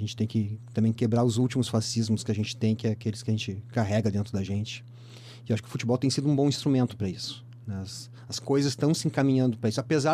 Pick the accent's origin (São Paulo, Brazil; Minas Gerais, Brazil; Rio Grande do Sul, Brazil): Rio Grande do Sul, Brazil; Porto Alegre; Eu me criei em Porto Alegre. Mas eu morava 20 minutos de ônibus do centro de Porto Alegre.